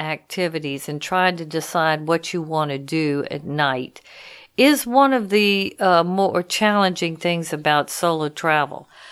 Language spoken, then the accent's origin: English; Louisiana, United States; I'm from Louisiana, and I've always been very inquisitive, love adventure, exploring. So I've done a lot of different things in Louisiana.